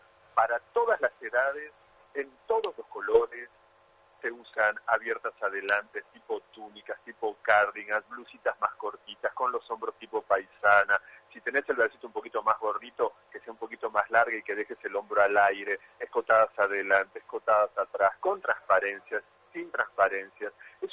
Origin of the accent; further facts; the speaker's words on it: Punta del Este, Maldonado, Uruguay; yo soy bicho de Punta del Este toda la vida desde chiquito